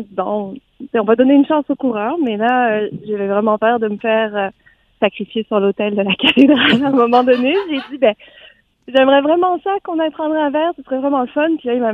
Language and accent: French; France; je suis française, donc ça se passe en France, puis là où j'habite, il y a une cathédrale